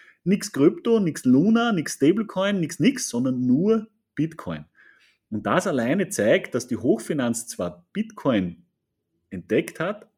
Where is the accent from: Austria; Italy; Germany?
Austria; das hat jeder Mensch so ein bisschen drin bei uns in Österreich